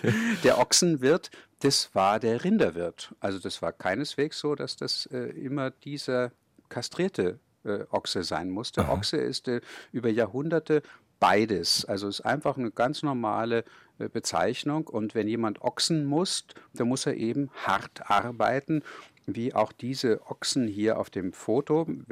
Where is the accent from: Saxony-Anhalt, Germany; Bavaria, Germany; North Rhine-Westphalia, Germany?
Bavaria, Germany; Kulmbach; ich bin ja in Kulmbach aufgewachsen